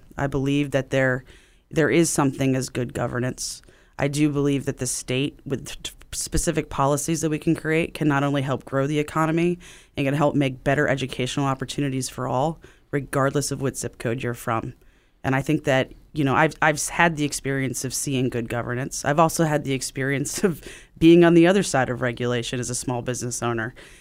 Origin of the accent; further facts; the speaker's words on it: Silver Spring, Maryland, United States; Yeah, so I grew up in Silver Spring, Maryland. My mother actually still lives in the house that I grew up